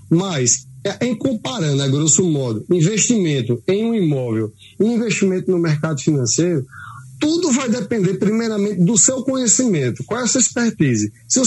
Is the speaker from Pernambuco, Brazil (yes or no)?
yes; Araripina, Pernambuco, Brazil; moved away as an adult; quando alguém me liga e diz, eu sou de Araripina, chega, eu me tremo todo e me emociono, porque para quem saiu aí há mais de 20 anos